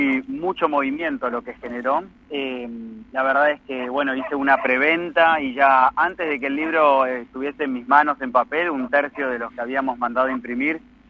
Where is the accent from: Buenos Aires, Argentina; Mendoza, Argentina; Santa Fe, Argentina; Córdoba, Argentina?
Buenos Aires, Argentina; now in Chubut, Argentina; Yo estudié en la universidad, me gradué y soy de Buenos Aires, no soy de aquí de Chubut